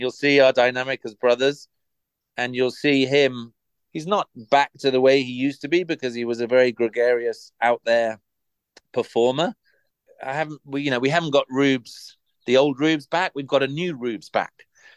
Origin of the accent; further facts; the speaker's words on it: Leeds, Yorkshire and the Humber, United Kingdom; And just incidentally, we're from Yorkshire. We're all born in Leeds. And I haven't been to Bradford since I was 12 years old.